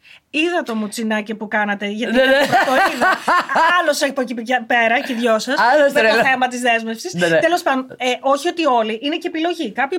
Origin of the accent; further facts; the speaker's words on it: United States; Όσοι δεν το ξέρουν, είμαι Αμερικάνα, έχω γεννηθεί στην Αμερική.